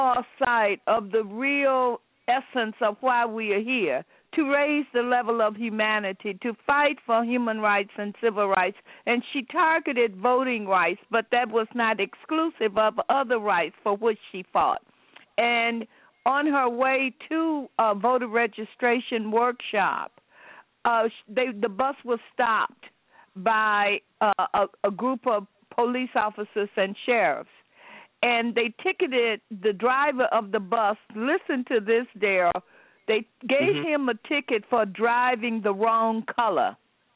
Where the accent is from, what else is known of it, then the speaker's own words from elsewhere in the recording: Monroe, Louisiana, United States; I'm from Monroe, Louisiana, and I was talking to my brother